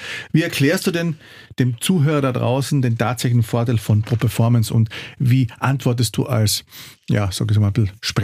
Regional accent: Wolfsberg, Carinthia, Austria; in meiner Heimat Wolfsberg in Kärnten

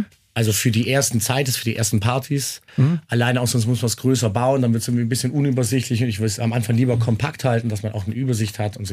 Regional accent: Stuttgart, Baden-Württemberg, Germany; moved away as an adult; now in Vienna, Austria; Ja, ich war auch aus Stuttgart.

